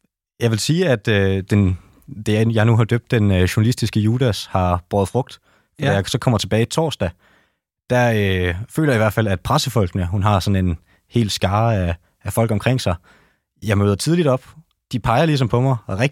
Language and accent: Danish; Hjørring, North Denmark Region, Denmark; Jeg kommer jo fra Hjørring, og det er en forholdsvis lille